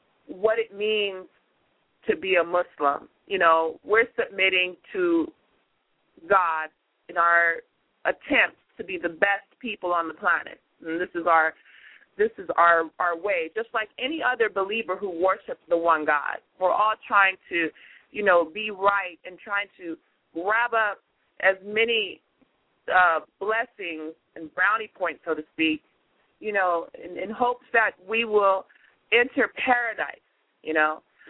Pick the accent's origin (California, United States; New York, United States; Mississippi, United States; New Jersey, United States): California, United States; I am from California, first of all